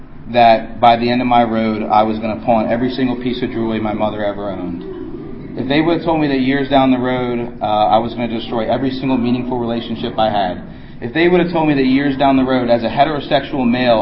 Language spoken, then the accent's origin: English; Towson, Maryland, United States; I grew up in Towson, and both of my parents have great careers.